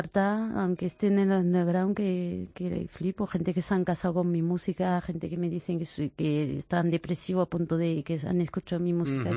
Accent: southern France, France; Spanish is a second language; Soy del sur de Francia, o sea que ajá, soy mediterránea, pero he viajado, de mi infancia he vivido en 29 sitios.

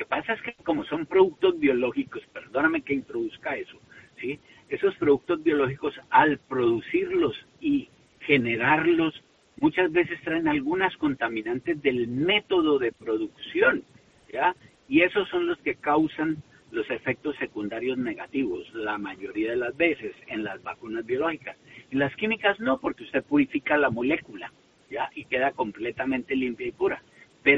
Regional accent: Tenerife, Canary Islands, Spain; Yo encantado de volver a esta que es mi tierra

